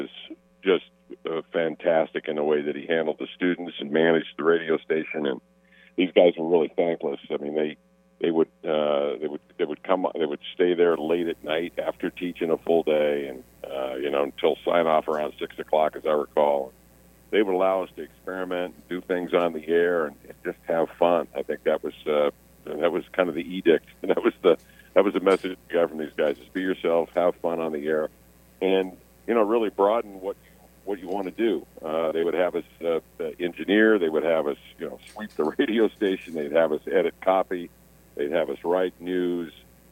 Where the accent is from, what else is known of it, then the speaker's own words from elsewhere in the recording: Indianapolis, Indiana, United States; I grew up there in Chapel Hill, and so always, you know, dreamt of going to the West Coast